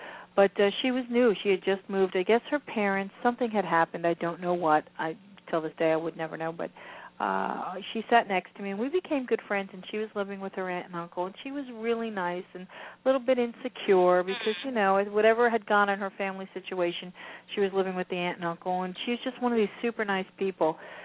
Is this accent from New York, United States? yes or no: no; New Jersey, United States; because I grew up in New Jersey